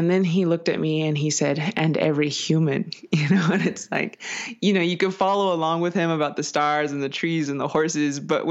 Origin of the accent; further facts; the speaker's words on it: Taos, New Mexico, United States; now in Santa Fe, United States; I grew up in Taos, New Mexico. I currently live in Santa Fe. And in that manner, I introduce myself as a Diné woman.